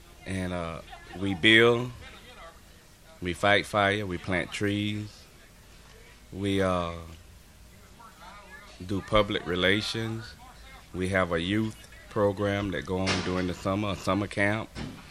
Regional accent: White Springs, Florida, United States; Right here in White Springs. I used to ride by the fire tower on the way to school

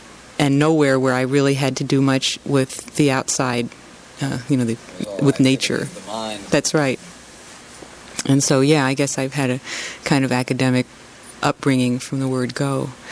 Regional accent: New Haven, Connecticut, United States; out from New Haven some. And my dad teaches, he's a professor of linguistics at Yale University. So I grew up in the Ivy League university scene

